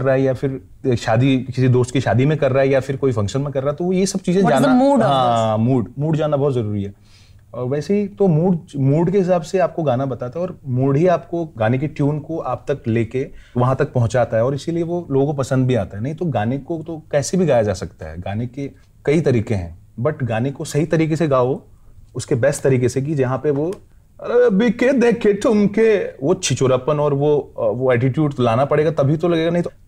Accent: Dwarahat, Uttarakhand, India; मेरे जहाँ का मेरा गांव है वहाँ का हमारा एक छोटा सा मार्केट है वहाँ का नाम है उस नाम पे द्वाराहाट।

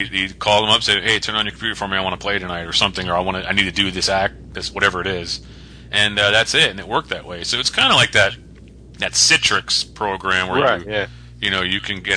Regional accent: Connecticut, United States; and I'm from Connecticut. That's part of the tri-state area.

